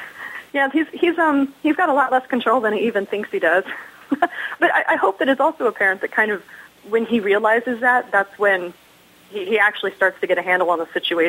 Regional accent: Florida, United States; also born or lived in Tennessee, United States; now in Seattle, United States; I actually moved there from Tennessee. And I'm from Florida originally

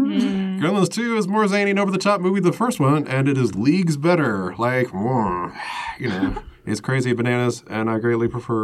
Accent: Atlanta, Georgia, United States; Could be. I'm from Atlanta. Every billionaire seems like Ted Turner to me.

